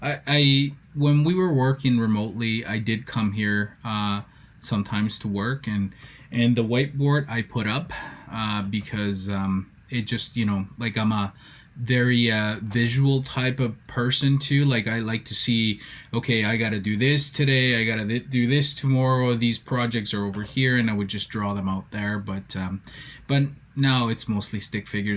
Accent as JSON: {"language": "English", "country": "El Salvador", "lives_now": "Canada", "said": "I'm also from El Salvador, and I go down to El Salvador periodically to visit family and friends and just chill out and take refuge from the Saskatchewan winters."}